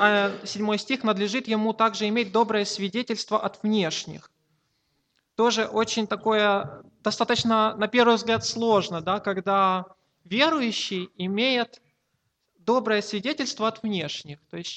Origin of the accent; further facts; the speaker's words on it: Bila Tserkva, Kyiv Oblast, Ukraine; мой пастор в Белой Церкви, да, откуда я родом